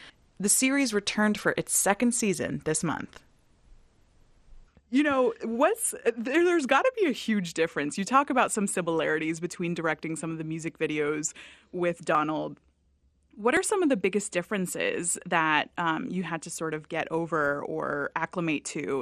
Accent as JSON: {"language": "English", "region": "Florida", "country": "United States", "said": "that touches my heart because I am from Florida"}